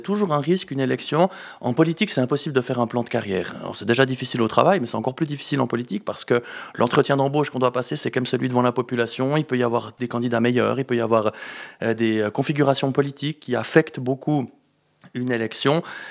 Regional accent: Moutier, Bern, Switzerland; je viens de Moutier, bien sûr que j'ai aussi incarné le combat de Moutier pour la liberté

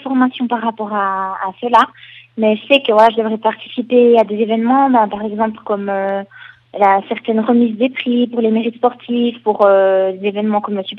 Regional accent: Jura, Switzerland; now in Valais, Switzerland; j'étais vraiment au Jura, à Kourou, où j'ai grandi, où j'ai fait toute ma scolarité. J'ai fait un apprentissage d'employé de commerce au service social régional de Delémont. Donc, je suis une vraie Jurassienne.

